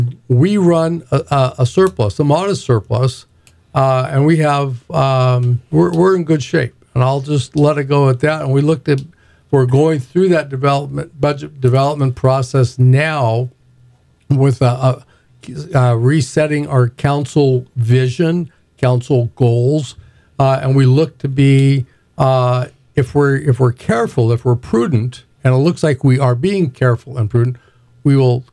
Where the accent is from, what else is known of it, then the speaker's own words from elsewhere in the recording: California, United States; a regional park concept that I grew up with in Southern California